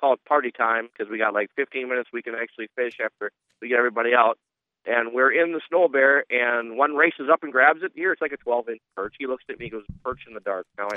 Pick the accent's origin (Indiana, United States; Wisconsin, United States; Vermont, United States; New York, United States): Wisconsin, United States; I grew up in Wisconsin. Ice fishing is a way of life there.